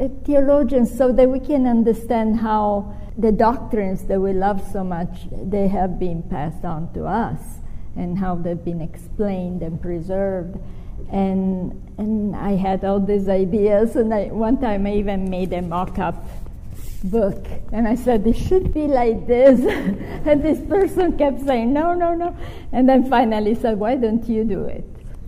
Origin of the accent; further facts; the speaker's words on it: Italy; English is a second language; I was born and raised in Italy.